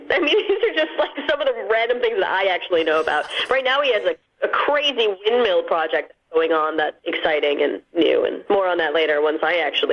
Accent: India; it's hard enough just kind of being an Indian girl or, you know, a brown chick in this industry

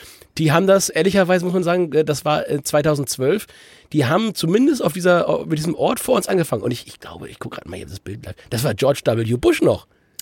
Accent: Hamburg, Germany; gerade wenn man so wie ich als Hamburger sehr, sehr häufig dazu tendiert, aufgrund der schieren Nähe an die Schleswig-Holsteiner Ostsee zu fahren

